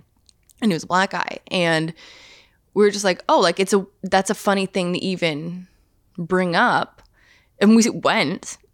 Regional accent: Canada; You know, we were talking, like, obviously, we're from Canada. Like, we're very I don't know. It's different.

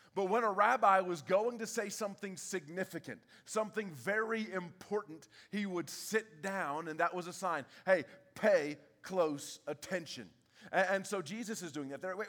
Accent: the South, United States; Now, growing up in the South, you know, we talked about blessing.

